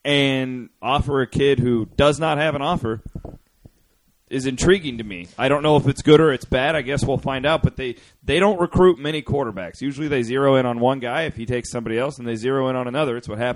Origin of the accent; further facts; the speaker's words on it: Iowa, United States; I'm from Southwest Iowa.